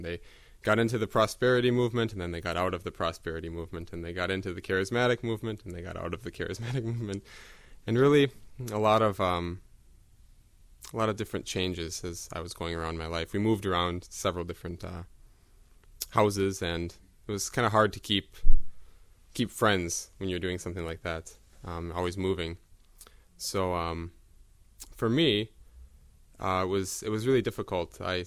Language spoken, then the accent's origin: English; Minnesota, United States; So like she said … I'm from Minnesota.